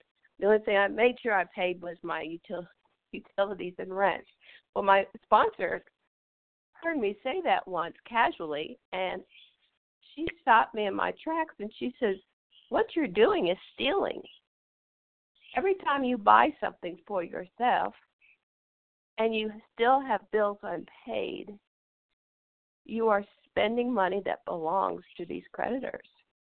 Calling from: Kansas City, Missouri, United States; I'm calling from Kansas City, Missouri.

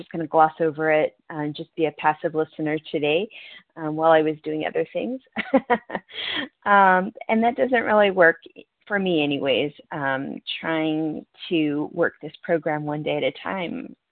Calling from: North Carolina, United States; from Western North Carolina.

